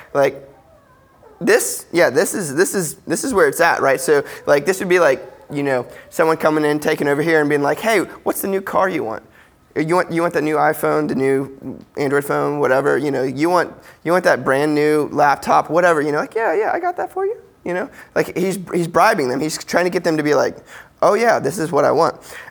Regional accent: United States; Like, I grew up in America. It's been really basically my entire life, sans like a few months, right?

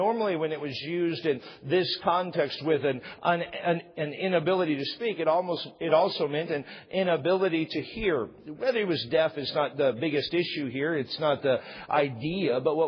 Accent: San Diego, California, United States; I tell them I'm from San Diego

